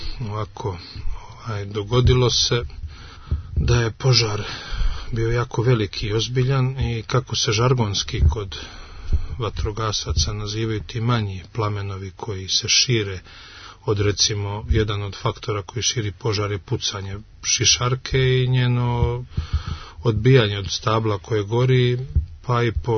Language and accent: Serbian; Luštica, Herceg Novi Municipality, Montenegro; Ja sam inače od trenutka kada sam primio dužnost Luštičkog paroha, to je moje rodno selo, priključio se dobrovoljnom vatrogasnom društvu